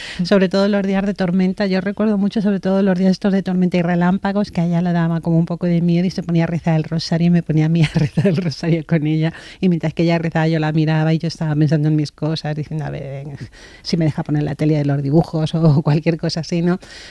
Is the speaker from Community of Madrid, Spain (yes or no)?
yes; Madrid, Community of Madrid, Spain; he vivido dos veces en el mar, yo soy de Madrid.